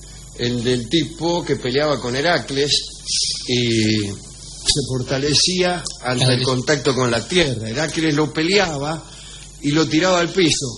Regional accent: Junín, Buenos Aires Province, Argentina; also born or lived in Ciudad Evita; Hola, muchachos … de Junín. Yo también, como Barton, viví en Ciudad de Evita.

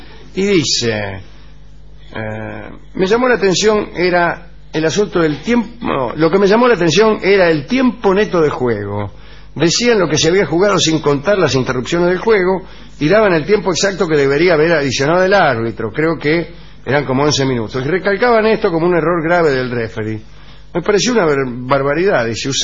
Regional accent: Remedios de Escalada, Buenos Aires Province, Argentina; soy de Remedio de Escalada.

